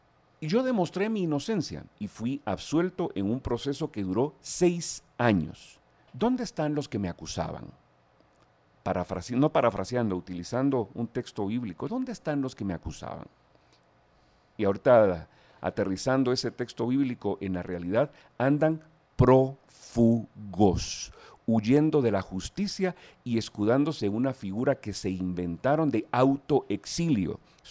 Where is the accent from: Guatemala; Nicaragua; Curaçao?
Guatemala